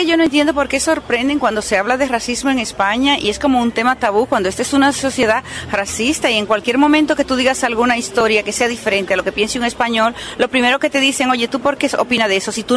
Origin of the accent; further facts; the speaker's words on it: Dominican Republic; Yo soy de República Dominicana y el colectivo LGTB en Dominicana hace sus marchas, tiene sus espacios